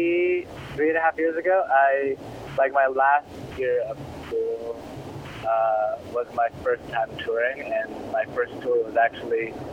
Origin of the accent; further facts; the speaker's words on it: Maryland, United States; so growing up in like the Burg and DC, there was like the whole DC punk scene and DIY shows.